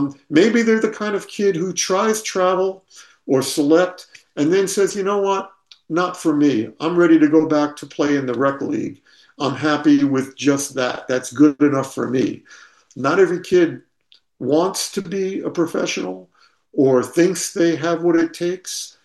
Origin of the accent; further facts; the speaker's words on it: Staten Island, New York, United States; I played organized sports growing up in Staten Island, which is why the book takes place in Staten Island.